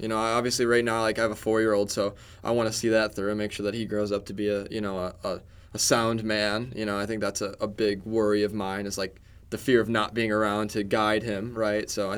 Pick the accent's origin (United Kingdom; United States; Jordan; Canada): United States; Michigan; I don't really pay attention to basketball, but I'm from Michigan, so I think by nature I'm just going to agree with you guys.